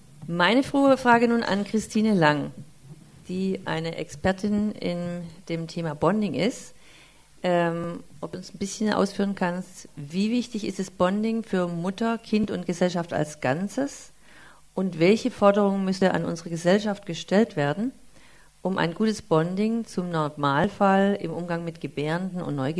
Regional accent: Tübingen, Baden-Württemberg, Germany; born there; Ich wurde 1952 in der Frauenklinik in Tübingen geboren.

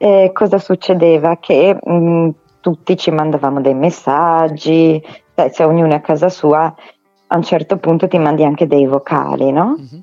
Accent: Brescia, Lombardy, Italy

